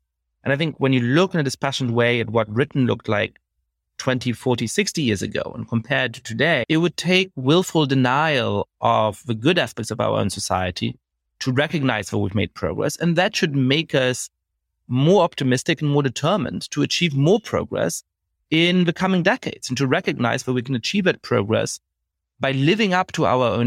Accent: Germany; When I was growing up in Germany

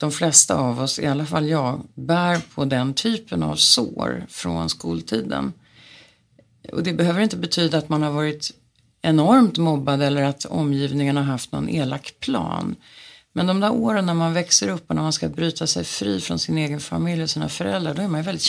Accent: Sweden; moved away as an adult; also born or lived in United States; Sen kom jag till USA, till college. Och det är klart att då var jag en främmande fågel som svensk.

